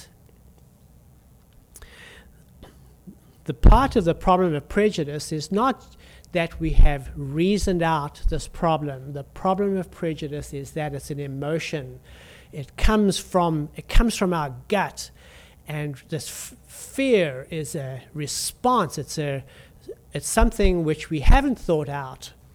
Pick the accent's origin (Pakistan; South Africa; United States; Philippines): South Africa; also born or lived in Zambia / Malawi / Zimbabwe; I received a lot of preferential treatment as a white person growing up in South Africa.